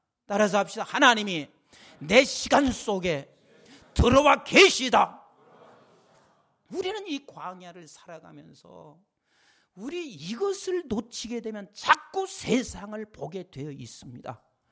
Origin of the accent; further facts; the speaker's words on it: South Korea; 나는 한국 사람이고 다시 한국으로 돌아가야 합니다.